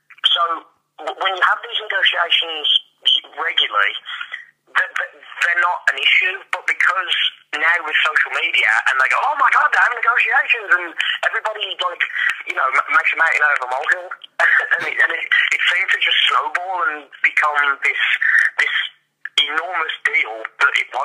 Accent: Birmingham, West Midlands, United Kingdom; my hometown in Birmingham

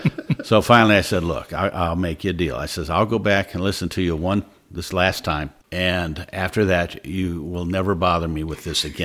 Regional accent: Dover, Ohio, United States; also born or lived in Columbus, Ohio; Well, I was born in Columbus, Ohio. We moved around the state and ended up in Dover, Ohio. And it was there that I had graduated from high school.

